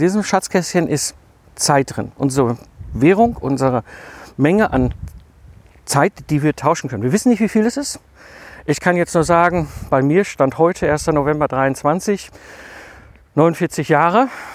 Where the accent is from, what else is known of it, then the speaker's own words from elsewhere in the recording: North Rhine-Westphalia, Germany; Jetzt komme ich ja aus dem Ruhrpott zwischen Kohle und Stahl groß geworden in den 80er und 90er Jahren.